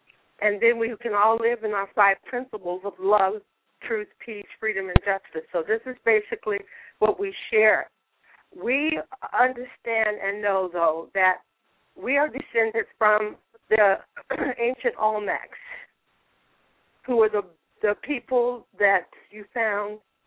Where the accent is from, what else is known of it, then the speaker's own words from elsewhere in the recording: California, United States; now in Tennessee, United States; I am from California. I am a dark-complected, olive-complected indigenous queen called